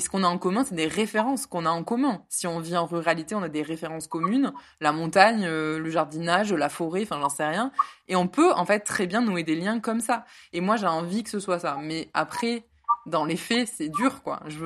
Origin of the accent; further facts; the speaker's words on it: Occitanie, France; born there; l'occitan fait partie de ma culture, puisque je suis née dans le Tarn, et que ben, mes grands-parents maternels, au moins, en avaient quelques notions